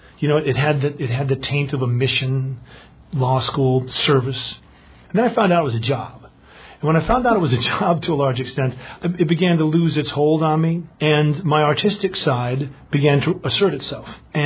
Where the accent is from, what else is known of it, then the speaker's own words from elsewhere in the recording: Sandston, Virginia, United States; it was a humble part of town. And it, I think to this day, keeps a lot of the characteristics that I loved about it when I was growing up in Sandston in the late 50s, early 60s.